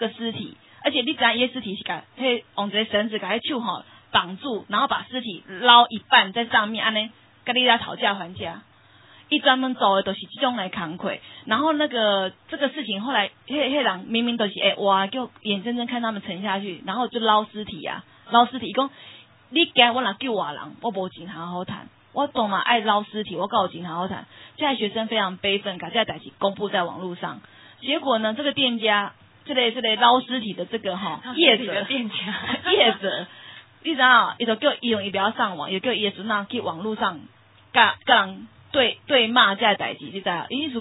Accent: Taiwan

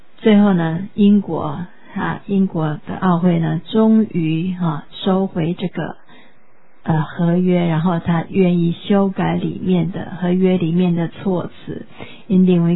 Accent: Taiwan; 所以我们台湾人一定要学会晓家己的声音发出来

